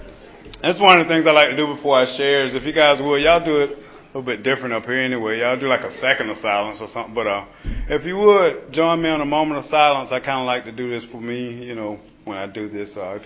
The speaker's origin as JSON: {"language": "English", "town": "Albany", "region": "Georgia", "country": "United States", "tie": "born there", "said": "And I was born in Albany, South Georgia. And I rode by this school, this elementary school."}